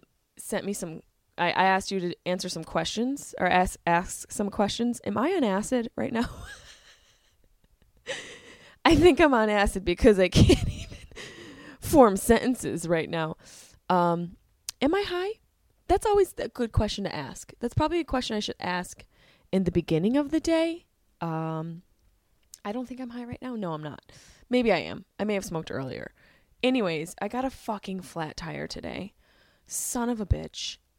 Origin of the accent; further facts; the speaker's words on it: Syracuse, New York, United States; And then I'm in Syracuse, my hometown, 23rd.